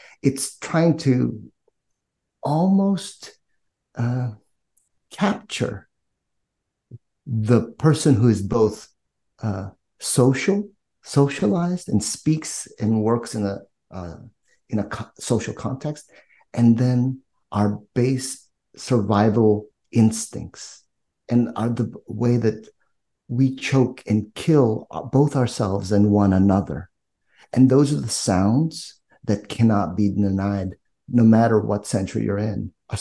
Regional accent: Philippines; born there; I'm Filipino, born in the Philippines.

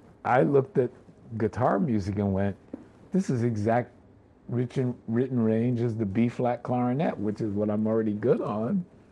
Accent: New York City, New York, United States; English is a second language; because I grew up in Greenwich Village in the Lower East Side, that these programs basically existed to help European immigrants assimilate into American society. So part of that assimilation was learning English and music and stuff. I learned English.

